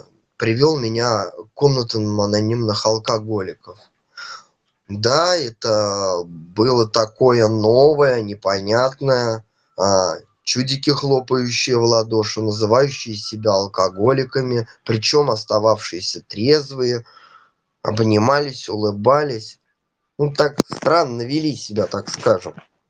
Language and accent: Russian; Mordovia, Russia; я алкоголик из Мордовии.